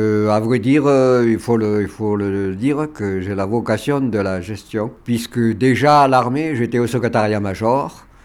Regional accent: Villeneuve-sur-Lot, Nouvelle-Aquitaine, France; c'était à 18 ans et moi j'étais dans une région qui est différente d'ici mais qui n'est pas très loin puisque je suis originaire de Villeneuve-sur-Lot.

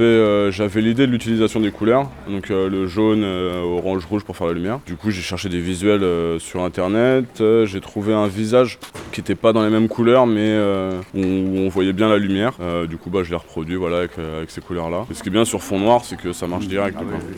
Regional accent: Île-de-France, France; Ça fait 10 ans que je graffe. Donc, je viens du Val d'Oise.

